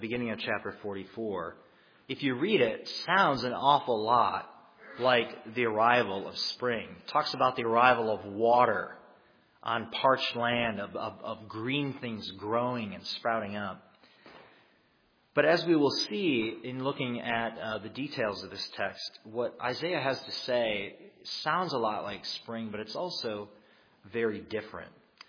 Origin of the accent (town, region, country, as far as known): Minnesota, United States; born or raised there